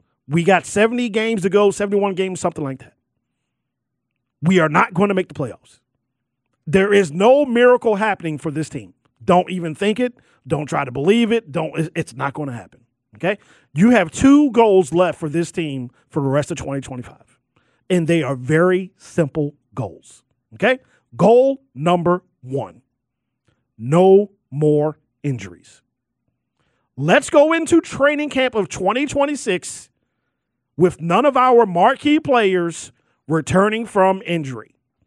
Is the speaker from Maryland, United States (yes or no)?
yes; Baltimore, Maryland, United States; And yes, if you know me, I was born and raised in Baltimore. Yes, I was.